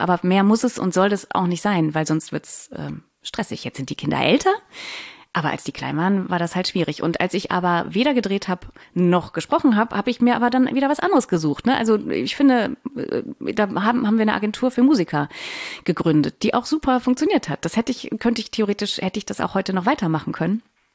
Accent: Cologne, North Rhine-Westphalia, Germany; now in Munich, Germany; in meiner Heimatstadt Köln

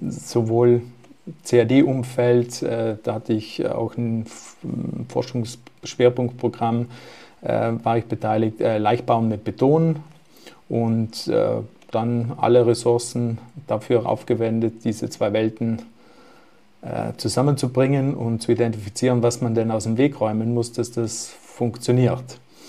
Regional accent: Trentino-Alto Adige, Italy; ich bin Südtiroler

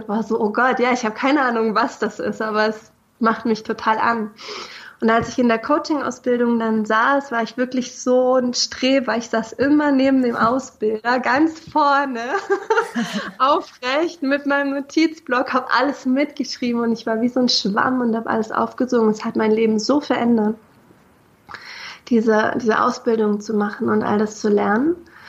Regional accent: Berlin, Germany; also born or lived in Anklam; Ich komme aus Anklam, aus Mecklenburg-Vorpommern. Da bin ich geboren und bin dann in Berlin-Hellersdorf aufgewachsen.

